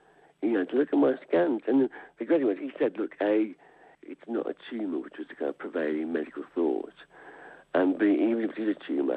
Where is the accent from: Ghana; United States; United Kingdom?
United Kingdom; England; I'm English, that's what we do.